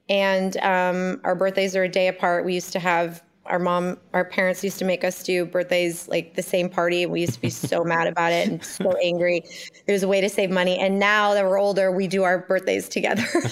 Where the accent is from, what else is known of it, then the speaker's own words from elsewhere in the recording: Ojai, California, United States; born there; I was born in Ojai, California.